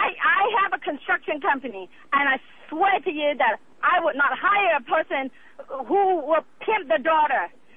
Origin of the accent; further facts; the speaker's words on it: Houston, Texas, United States; I'm from Houston, Texas.